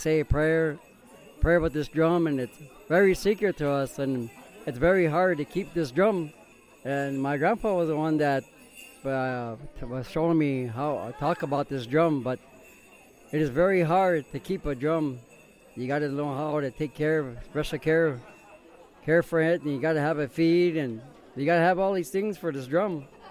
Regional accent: United States; I come from the Standing Rock Sioux Tribe

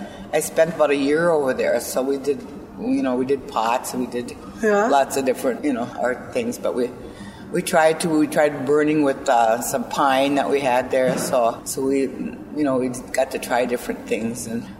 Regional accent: Rice Lake, Minnesota, United States; I was from Rice Lake, part of the opposite end of the reservation, so back when we were kids, we didn't come to White Earth very often

